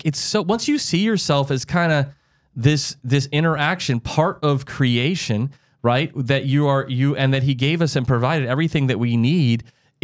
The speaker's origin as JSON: {"language": "English", "region": "Midwest", "country": "United States", "tie": "born or raised there", "said": "Like I grew up in the Midwest"}